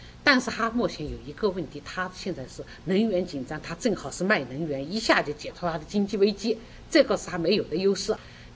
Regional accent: China; 我中国人也不能忍受这样的人做自己的国家领导人。

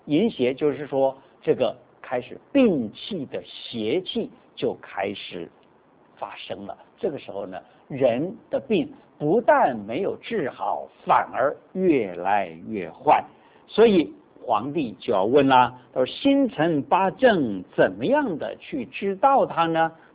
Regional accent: China; 你看天时地利人和是我们中国人最讲求的一个什么

